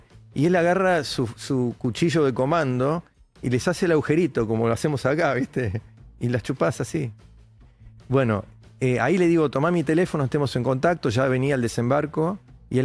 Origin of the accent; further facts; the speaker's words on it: Argentina; Yo soy argentino de quinta generación, descendiente de escoceses y de irlandeses, que llegaron a la Argentina en 1840, mis tatarabuelos. Entonces, bueno, mis abuelos me criaron hablando inglés de chico